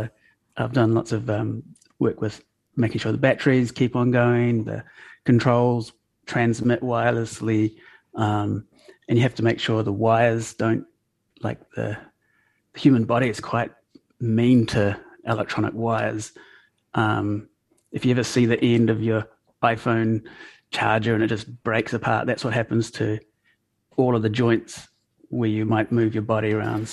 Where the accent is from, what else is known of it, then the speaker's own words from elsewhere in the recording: Matamata, Waikato, New Zealand; I grew up in Matamata and there was only sport